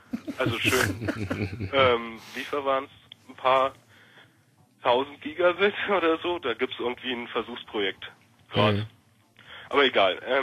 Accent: Berlin, Germany; Das Problem ist bloß, ich komme aus der Opal-Wüste Marzahn.

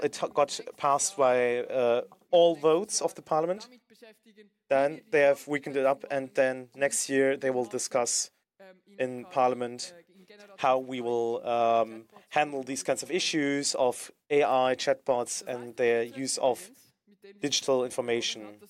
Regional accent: Lucerne, Switzerland; We're going now to my hometown, to Luzerne

